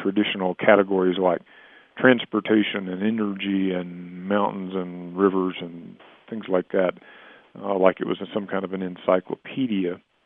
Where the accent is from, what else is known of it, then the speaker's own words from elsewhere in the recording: Texas, United States; also born or lived in Western US; but I grew up in Texas and have lived in the West most of my life